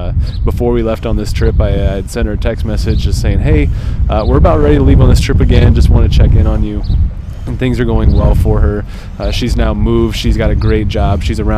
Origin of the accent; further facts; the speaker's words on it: Bellevue, Nebraska, United States; We are from Bellevue, Nebraska